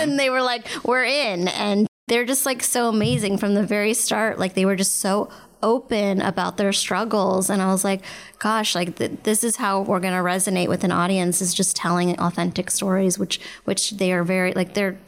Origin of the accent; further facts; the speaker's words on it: Hollywood, Florida, United States; like I grew up in Hollywood, Florida. I'm bicultural. I'm half Salvadorian and half Jewish.